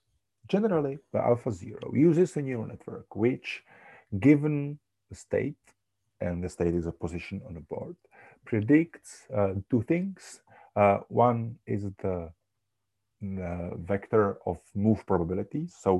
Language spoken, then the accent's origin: English; Czechia; first language cs; English is a second language; as the English say, we don't have some specific, I would say, Czech phrase for that.